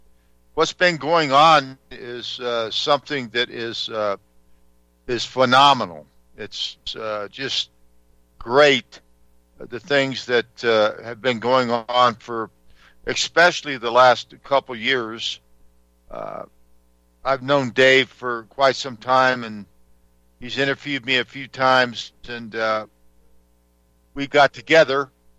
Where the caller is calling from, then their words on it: Colorado, United States; I'm calling in from the great state of Colorado.